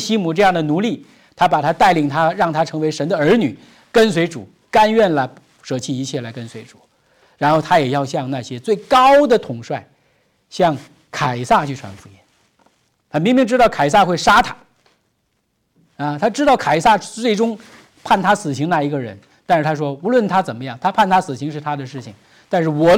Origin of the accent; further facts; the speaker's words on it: China; now in United States; 我们很多人千辛万苦来到美国以后啊，我们基本上就是愿意离中国人越远越好啊。